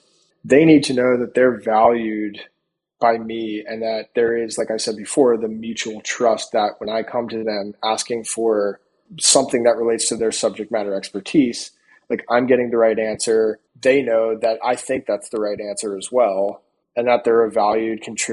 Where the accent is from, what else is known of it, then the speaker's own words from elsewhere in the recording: New Jersey, United States; I come from South Jersey, which is typically not that big of a, or back then it wasn't a hotbed for pumping out Division I lacrosse players.